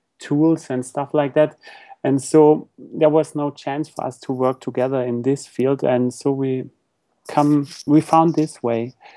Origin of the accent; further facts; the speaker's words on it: Stuttgart, Baden-Württemberg, Germany; English is a second language; Actually, we're from Germany, Stuttgart, in the south of Germany.